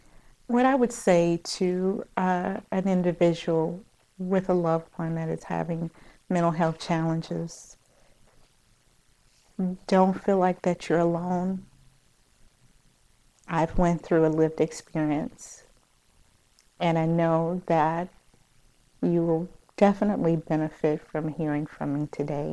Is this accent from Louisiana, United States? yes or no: yes; Louisiana, United States; We're from Louisiana, so we do a lot of that.